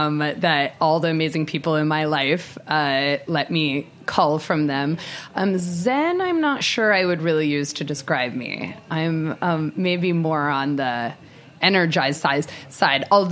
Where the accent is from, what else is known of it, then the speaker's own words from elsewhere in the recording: Jerusalem, Jerusalem District, Israel; I was born in Jerusalem and raised vegetarian